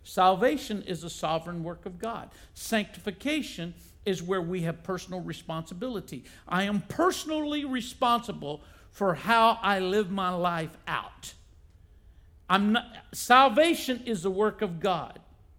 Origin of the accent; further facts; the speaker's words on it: Mississippi, United States; because growing up in Mississippi, I saw racism.